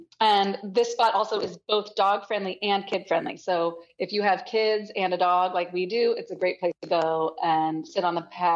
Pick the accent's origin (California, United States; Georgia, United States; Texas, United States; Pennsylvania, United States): California, United States; San Francisco; also born or lived in Marin; I grew up in San Francisco and Marin.